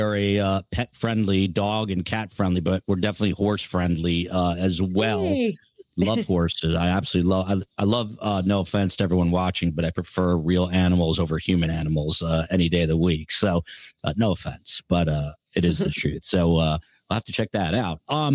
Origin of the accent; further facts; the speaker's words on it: New Jersey, United States; one of our amazing mods from New Jersey, my home state.